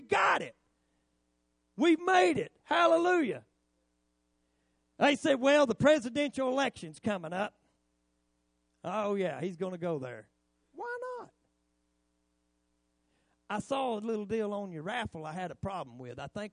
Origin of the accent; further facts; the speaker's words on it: Chestnut Mountain, United States; I'm from Chestnut Mountain, not Brokeback Mountain.